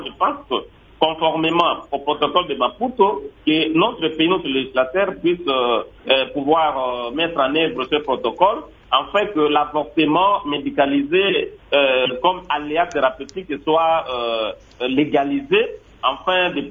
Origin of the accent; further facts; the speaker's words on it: Mbandaka, Équateur, DR Congo; je pense que même chez moi, en Bandaka, les cas d'avortement sont récurrents